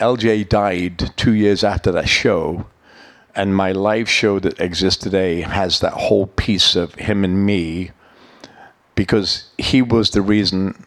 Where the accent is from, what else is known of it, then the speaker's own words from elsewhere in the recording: England, United Kingdom; moved away as an adult; I came from England. I was married. Annalise was about 4 months old. We lived in a hotel.